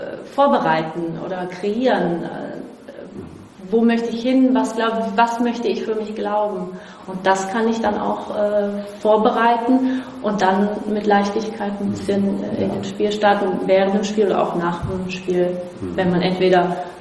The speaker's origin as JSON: {"language": "German", "country": "Brazil", "tie": "born or raised there", "second_language": "German", "lives_now": "Germany", "said": "Ja, ich bin Brasilianerin."}